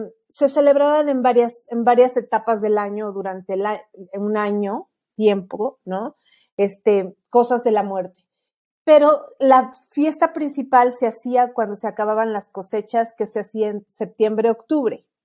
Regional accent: Mexico; creo que como mexicanos nos caracterizamos por festejar, por esta festividad.

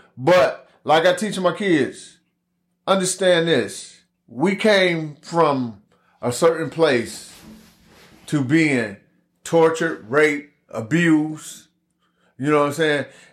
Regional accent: Greenwood, Mississippi, United States; I'm from Greenwood, Mississippi, the county of LaFleur.

